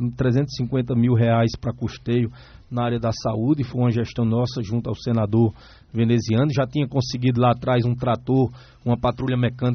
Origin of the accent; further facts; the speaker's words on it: Cajazeiras, Paraíba, Brazil; para a cidade de Cajazeiras, que é minha terra-mãe